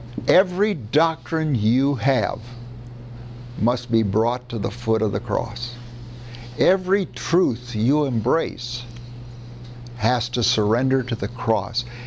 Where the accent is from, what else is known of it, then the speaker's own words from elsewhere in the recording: Midwest, United States; Because I was raised in the Midwest, every time I use the word made right, I think of a loose hamburger.